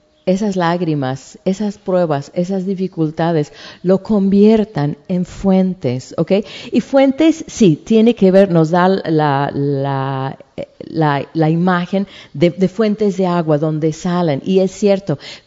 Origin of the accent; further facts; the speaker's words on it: Tehuacán, Puebla, Mexico; yo crecí en México con gente que, pues, o sea, riquite, harta gente.